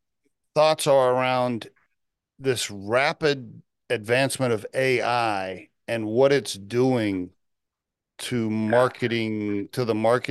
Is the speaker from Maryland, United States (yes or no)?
no; Oklahoma, United States; Now, I keep in mind, I grew up in Oklahoma, and my mother was like kind of Pentecostal, so to speak, Assembly of God Christian.